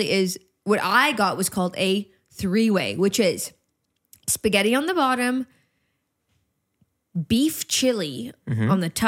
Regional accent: Canada; Hi, I'm Canadian.

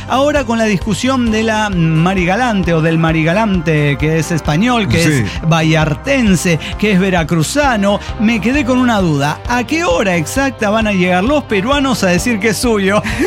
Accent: Bolivia; Y creo que hasta yo dicen que soy peruano, pero no, aunque todos sabemos que soy boliviano.

